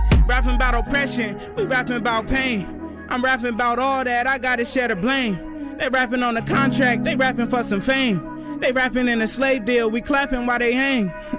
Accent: Vallejo, California, United States; I'm from Vallejo, California. Bay from Area, California.

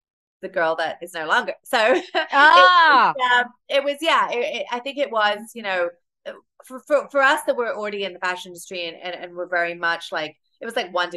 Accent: United Kingdom; being British

